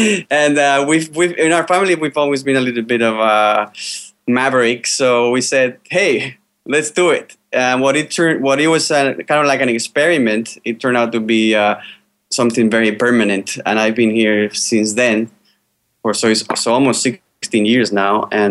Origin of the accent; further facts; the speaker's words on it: Bilbao, Basque Country, Spain; moved away as an adult; I'm originally from Spain. Actually, it's a town called Bilbao, which is in northern Spain.